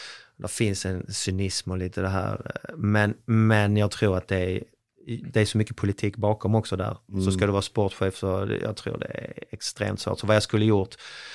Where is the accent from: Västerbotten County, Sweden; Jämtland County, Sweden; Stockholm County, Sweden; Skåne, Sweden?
Skåne, Sweden; Malmö; när jag var ung i Malmö